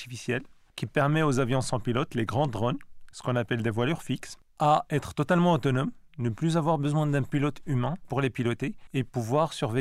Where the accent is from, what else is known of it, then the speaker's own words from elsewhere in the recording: Morocco; on vient du Maroc, qui est un pays côtier